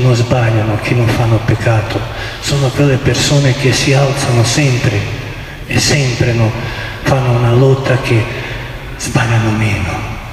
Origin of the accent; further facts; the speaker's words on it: Međugorje, Federation of Bosnia and Herzegovina, Bosnia & Herzegovina; Italian is a second language; Non vi dico questo perché sono di Međugorje